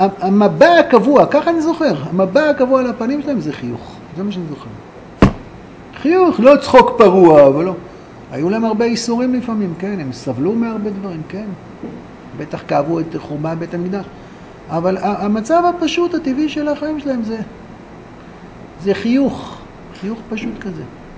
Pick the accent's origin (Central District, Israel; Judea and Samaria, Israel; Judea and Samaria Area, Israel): Central District, Israel; Ra'anana; כשהייתי ילד, הייתי מתפעל ברעננה